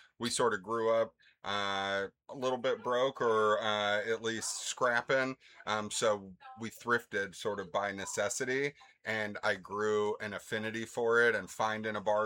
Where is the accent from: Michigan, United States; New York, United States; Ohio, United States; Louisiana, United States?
Ohio, United States; Akron; So born and raised in Akron. I actually graduated from Barberton, and I live in like West Akron sort of now. But I worked in Hudson, you know, most of my adult life.